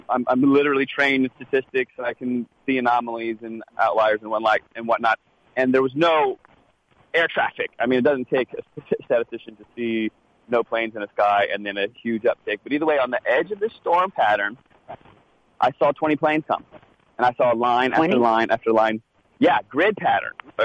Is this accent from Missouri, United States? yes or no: no; Virginia, United States; also born or lived in California; I'm from Virginia, grew up in the D.C. area, went to Virginia Tech, moved to California, and then I ended up in Northern California back in school getting my MBA.